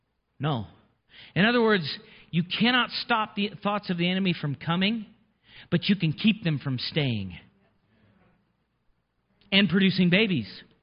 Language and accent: English; Montana, United States; I'm from Montana, not Texas.